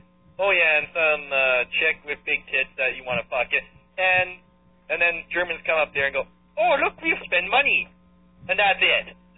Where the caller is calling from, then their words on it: Bloomington, Minnesota, United States; Bloomington, Minnesota.